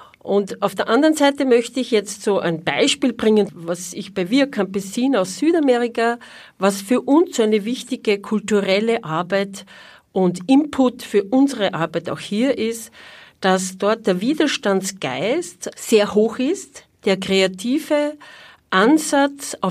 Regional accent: Austria; das Ganze findet natürlich auch bei uns in Österreich statt. Wir sind ja auch ein geprägtes und nicht total feministisch emanzipiertes Land.

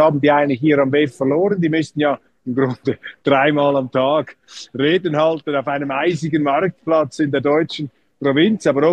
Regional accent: Switzerland; Also für mich ist natürlich als Schweizer immer auch das Thema EU von Interesse

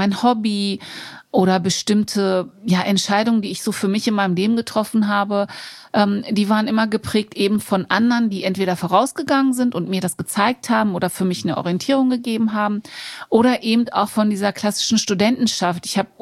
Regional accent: Göttingen, Lower Saxony, Germany; born there; Meine Eltern sind als sogenannte Gastarbeiter nach Deutschland gekommen, Anfang der 70er Jahre. Und ich bin mit meinen Geschwistern in Göttingen geboren.

